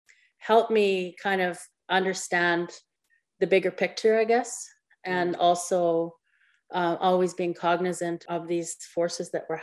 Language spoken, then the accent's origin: English; Manitoba, Canada; I'm from Opaskwayak Cree Nation